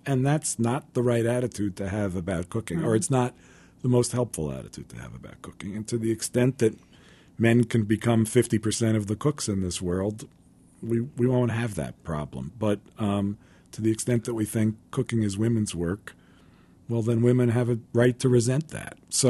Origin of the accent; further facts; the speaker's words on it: New York, United States; I lived in New York. I grew up in New York. I was exposed to a lot of great food.